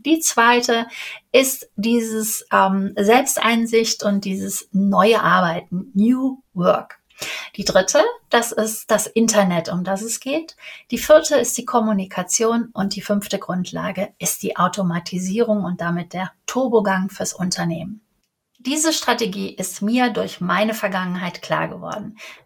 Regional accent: Cologne, North Rhine-Westphalia, Germany; Ich bin Kölnerin.

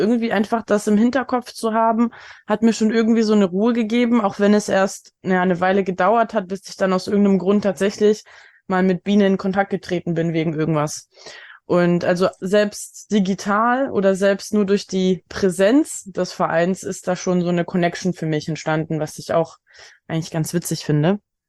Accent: Berlin, Germany

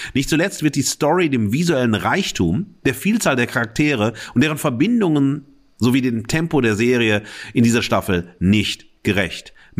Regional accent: Germany; überzeugt mich als Piefke aber nicht.

